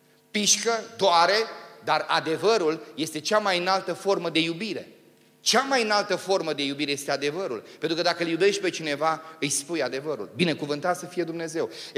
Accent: Romania; Noi suntem români, așa-i? La noi un pic lucrurile sunt diferite.

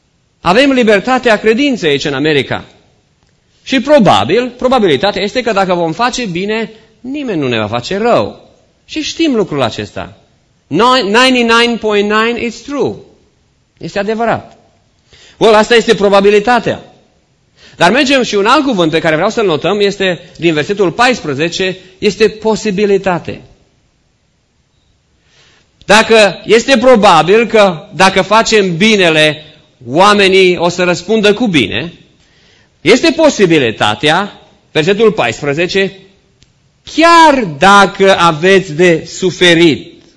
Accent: Romania; now in United States; dacă ești creștin, mai ales că suntem români, noi avem modul nostru, felul nostru de a ne, de a practica credința.

